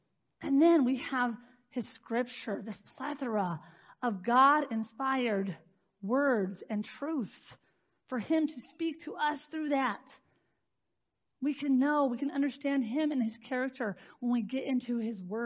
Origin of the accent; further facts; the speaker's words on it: United States; We've grown up with a president and freedom. We don't have to bow down to the president. We're American, right?